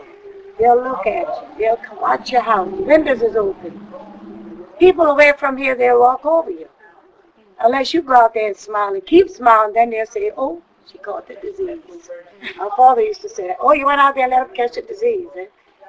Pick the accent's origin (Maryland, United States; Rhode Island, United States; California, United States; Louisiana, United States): Louisiana, United States; New Orleans; born there; I lived there about 4 years, then I came back. I was born here in New Orleans.